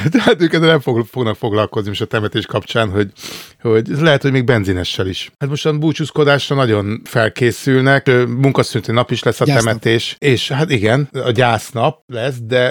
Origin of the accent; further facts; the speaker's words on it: Hungary; Nem, mármint mi, mint magyarok.